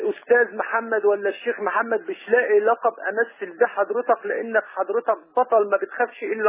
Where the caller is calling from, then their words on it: Mansoura, Dakahlia, Egypt; من المنصوره